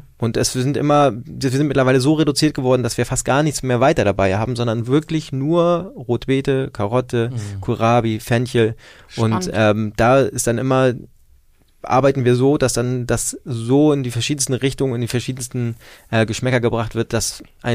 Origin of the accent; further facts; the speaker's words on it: Schleswig-Holstein, Germany; also born or lived in Hamburg; Ich bin gebürtiger Hamburger, genau, und meine Eltern sind dann aber nach Schleswig-Holstein gezogen, und ich habe dann in der Münster meine schulische Ausbildung gemacht und meine Ausbildung zum Koch.